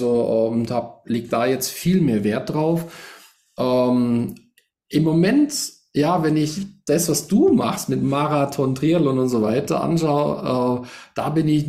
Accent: Memmingen, Bavaria, Germany; ich komme ja aus Memmingen

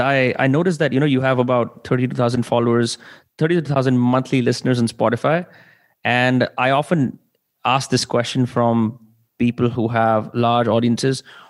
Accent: India; it's a sense of pride for me as an Indian to say this, that this music is being made by someone who looks like me.

